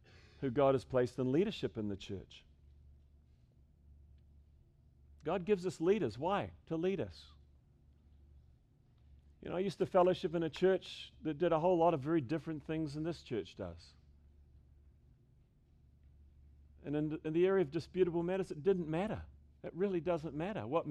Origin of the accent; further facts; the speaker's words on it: New Zealand; I grew up in the Open Brethren Church in New Zealand.